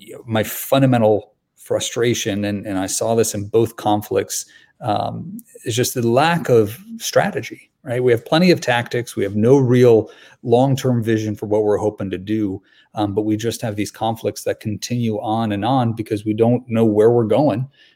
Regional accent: Grand Rapids, Michigan, United States; I was fourth generation West Michigander, born and raised in Grand Rapids.

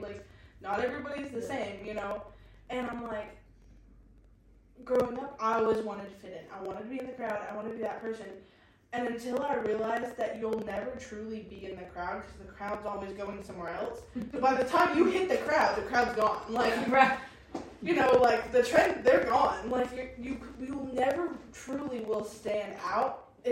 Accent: California, United States; But again, like, I come from California

